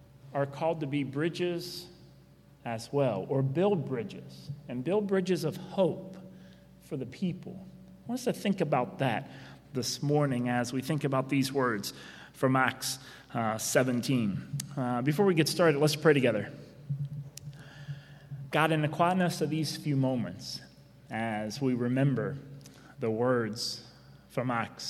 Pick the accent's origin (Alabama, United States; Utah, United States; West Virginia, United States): West Virginia, United States; Petersburg; There's also a bridge in Petersburg, my hometown.